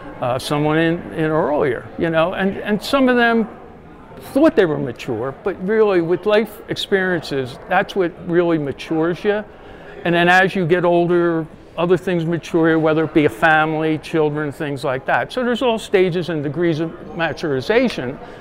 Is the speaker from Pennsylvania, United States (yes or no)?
yes; Philadelphia, Pennsylvania, United States; moved away; I was from Philadelphia. I've lived out here 17 years.